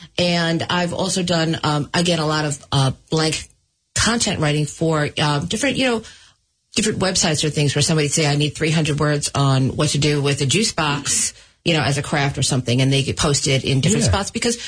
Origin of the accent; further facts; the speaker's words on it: Long Island, New York, United States; now in New Rochelle, United States; Well, originally, I'm from Long Island. But I came to New Rochelle probably at least 30 years ago now.